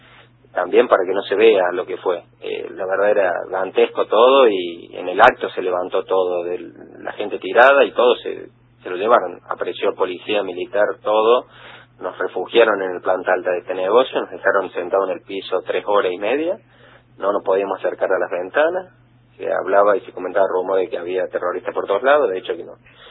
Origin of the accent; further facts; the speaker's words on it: Córdoba, Argentina; De Córdoba capital.